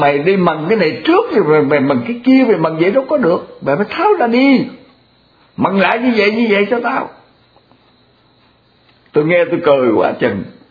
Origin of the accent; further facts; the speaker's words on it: Mekong Delta, Vietnam; Còn để muốn nói lên mình là dân miền Tây Nam Bộ là tôi dùng chữ mần.